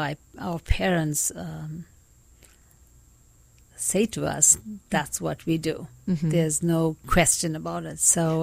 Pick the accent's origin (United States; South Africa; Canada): South Africa; Durban, KwaZulu-Natal; moved away as an adult; I grew up in Durban, South Africa. That's where I was born. Yeah. And it's called Reservoir Hills. That's where I went to school. And that's where I lived